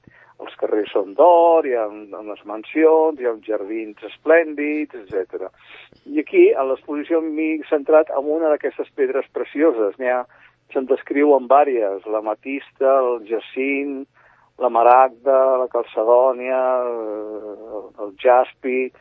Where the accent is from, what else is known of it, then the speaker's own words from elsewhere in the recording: Sant Cugat del Vallès, Catalonia, Spain; jo sóc de Sant Cugat, de Socarrel, de tota la vida, i nosaltres acostumem a ser una mica d'aquí